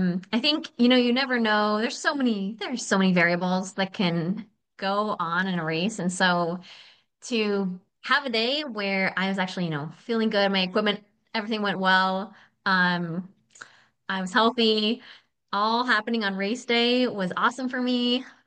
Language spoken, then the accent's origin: English; United States; So Los Angeles 2028, I think, is a huge, huge event on my radar, especially as an American.